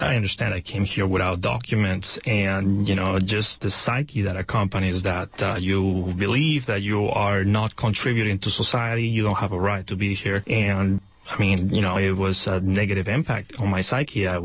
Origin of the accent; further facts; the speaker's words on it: Redding, California, United States; But I grew up in Redding, California, and I went through high school.